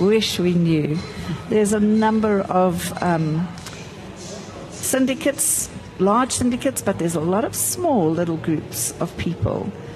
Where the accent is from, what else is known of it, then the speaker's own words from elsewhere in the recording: South Africa; It's really interesting, because South Africa is three things. We're a destination country